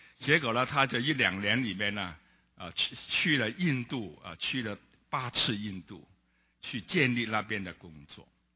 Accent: Hong Kong; born there; 我是在香港出生的，香港在是个英统治，曾经是英国统治的社会

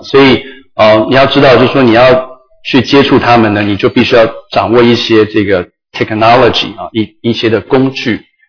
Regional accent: Taiwan; 我们台湾话是阿萨里

